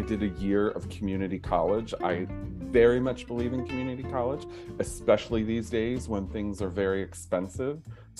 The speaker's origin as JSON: {"language": "English", "region": "Pennsylvania", "country": "United States", "tie": "born or raised there", "also_born_or_lived": "Seattle", "said": "And then I came back to Pennsylvania, which is my hometown."}